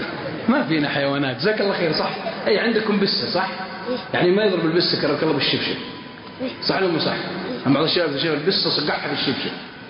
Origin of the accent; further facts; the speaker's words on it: Mecca, Makkah Province, Saudi Arabia; born there; من يوم أقول لهم ولدت بمكة يعرفونها